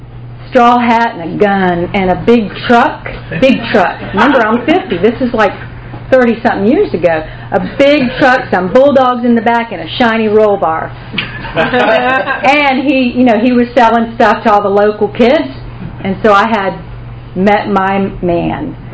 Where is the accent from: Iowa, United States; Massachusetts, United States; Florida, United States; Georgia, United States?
Florida, United States; Auburndale; I grew up in Polk County, Imperial Polk County, in Auburndale, Florida, which is a little redneck town between Winter Haven and Lakeland.